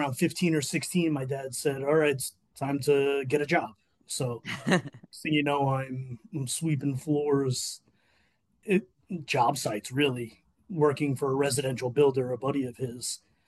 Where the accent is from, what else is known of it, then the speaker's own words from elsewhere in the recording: Bronx, New York, United States; I'm a Bronx kid, born and raised. Family relocated north during high school years, but always stayed very connected to the Bronx. Still have a lot of family there, were there often.